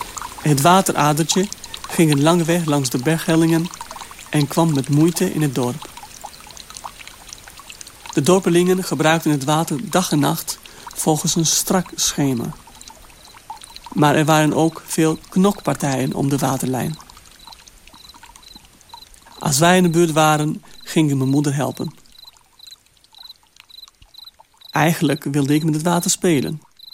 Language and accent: Dutch; Albania; now in Netherlands; Een echte droge zomer maakte ik altijd mee in mijn geboortedorp in Noord-Albanië.